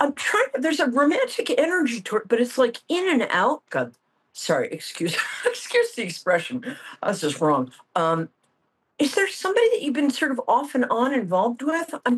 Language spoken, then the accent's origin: English; New York, United States; I'm going to talk really fast, but I'm good at that because I'm a New Yorker.